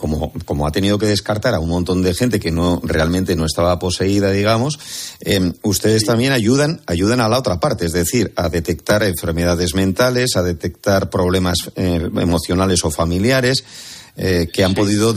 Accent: Bilbao, Basque Country, Spain; born or raised there

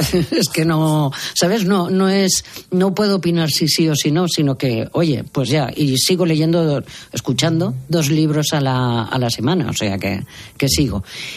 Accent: Valencian Community, Spain; now in Barcelona, Spain; yo soy valenciana, aunque vivo en Barcelona y mi ciudad es Barcelona

